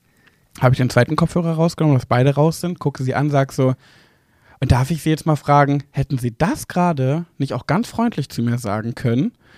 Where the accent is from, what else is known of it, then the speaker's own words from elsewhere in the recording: Braunschweig, Lower Saxony, Germany; Also in dem Fall, klar komme ich aus Braunschweig, aber aus dieser Gegend kam ich halt nicht, so meinte ich das.